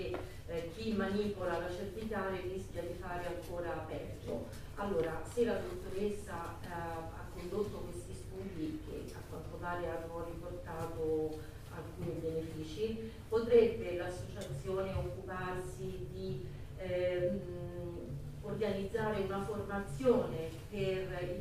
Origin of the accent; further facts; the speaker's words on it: Rome, Lazio, Italy; Buongiorno, io sono di Roma